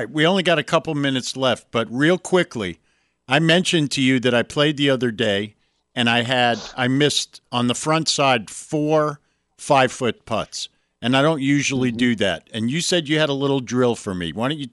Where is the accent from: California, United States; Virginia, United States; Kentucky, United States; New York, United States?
New York, United States; You know, I grew up in New York and we didn't play golf growing up.